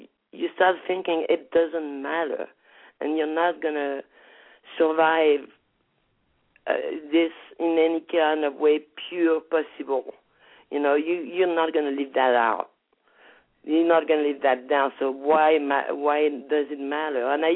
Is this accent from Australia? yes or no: no; France; We were 4 girls here in my hometown in France that were doing drugs and were crazy a little and, you know, doing what we were doing.